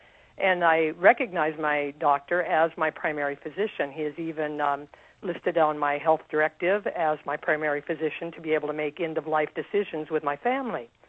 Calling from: Anchorage, Alaska, United States; I am calling from Anchorage.

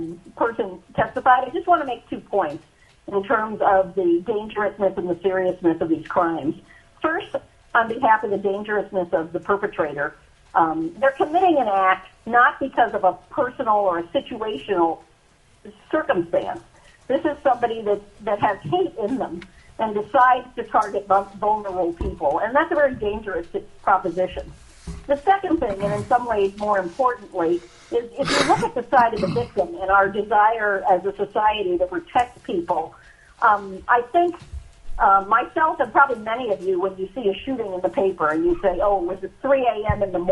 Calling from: Anchorage, Alaska, United States; I'm calling in from Anchorage, and I'm the former U.S. attorney for Alaska

